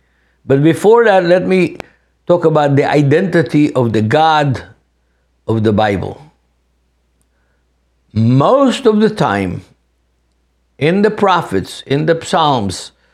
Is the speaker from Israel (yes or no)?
yes; Jerusalem, Jerusalem District, Israel; But I was raised in Israel, in Jerusalem, as a free Jew.